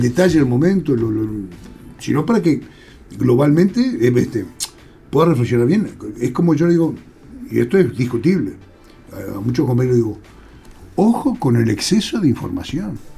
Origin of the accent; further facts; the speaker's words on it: Pocitos, Montevideo, Uruguay; born there; now in Sauce, Uruguay; yo nací en Pocitos. Ahora estoy en el Sauce. En el Sauce yo me he reencontrado con las mejores tradiciones que viví con mi barra de amigos en Pocitos y Parque Ardó.